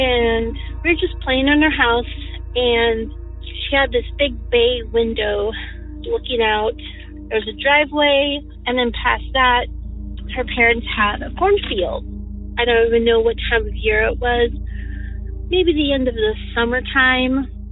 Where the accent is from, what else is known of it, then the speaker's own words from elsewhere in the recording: Oregon, United States; I'm from Eastern Oregon.